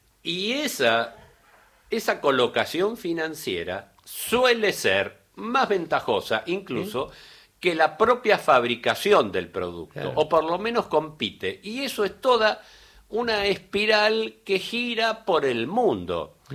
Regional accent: Argentina; pero nosotros mucho, la Argentina

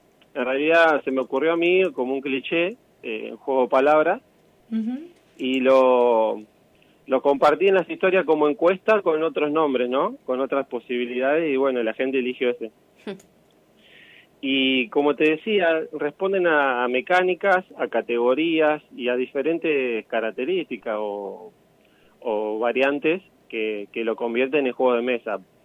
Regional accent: Intendente Alvear, La Pampa, Argentina; now in Salta, Argentina; De Intendente Alvear.

